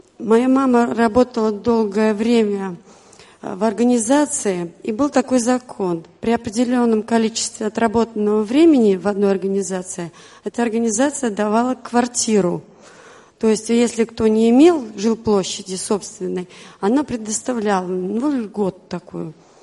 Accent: Smolensk, Smolensk Oblast, Russia; now in Pskov, Russia; сами мы из Пскова. Жила я не в Пскове, не рождена в этом городе, я из Смоленска.

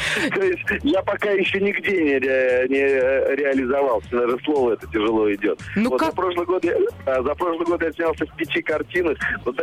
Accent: Saint Petersburg, Russia; now in Moscow, Russia; Но все равно я петербуржец, и я остаюсь петербуржцем.

